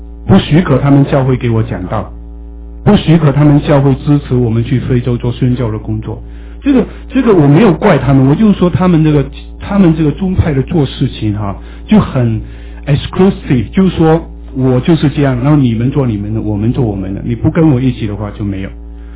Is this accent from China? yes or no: no; Malaysia; moved away; 我们马来西亚，我们的老家乡那个州哈